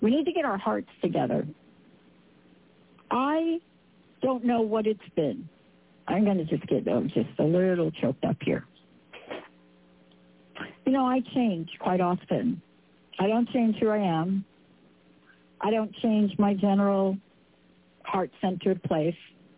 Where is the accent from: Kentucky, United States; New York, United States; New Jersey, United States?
New York, United States; Let's just say I grew up in New York. I know what it's like to walk down an alley in New York